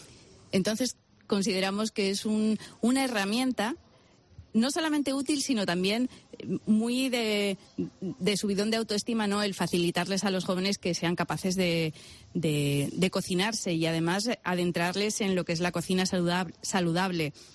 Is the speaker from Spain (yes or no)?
yes; Bilbao, Basque Country, Spain; now in Fuerteventura, Spain; Yo soy de Bilbao, aunque llevo muchos años en Fuerteventura.